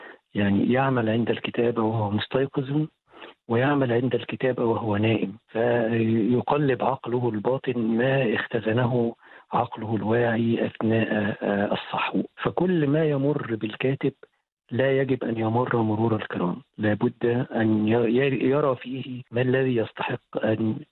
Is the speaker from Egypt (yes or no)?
yes; Egypt; بل بالعكس نحرص كمصريين على أن نتيح الفرص لأشقائنا